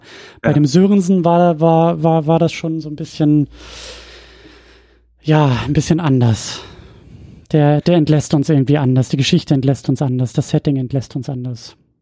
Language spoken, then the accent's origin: German; Northern Germany, Germany; Du kommst aus dem Norden, ich komme aus dem Norden.